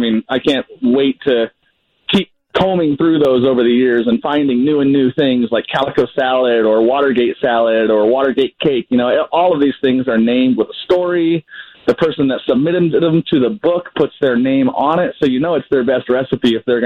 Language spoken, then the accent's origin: English; Missouri, United States; I'm from Central Missouri, hence the name of the restaurant, and we have just tons of references to that type of Midwestern culture